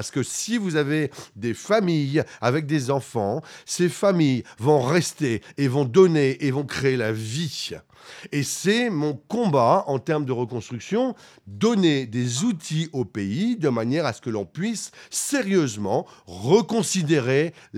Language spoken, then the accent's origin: French; France; même si moi-même je suis français en tant que fondateur.